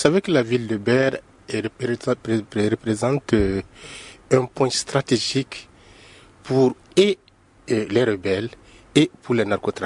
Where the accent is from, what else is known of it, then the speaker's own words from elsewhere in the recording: Kouana, Mali; Et moi, je suis de Kouana.